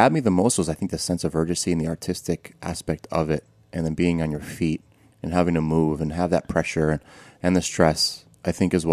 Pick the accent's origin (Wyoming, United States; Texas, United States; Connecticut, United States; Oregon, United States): Connecticut, United States; Danbury; also born or lived in Bethel, Connecticut; I grew up in Danbury, Connecticut, and then Bethel, Connecticut.